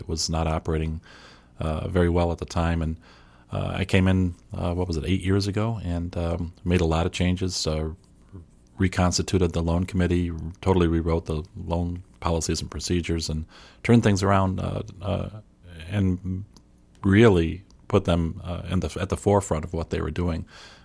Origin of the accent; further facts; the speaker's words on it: Rochester, New York, United States; moved away as an adult; now in Cape Coral, United States; Well, I'm from Rochester, New York. I relocated here about 4 months ago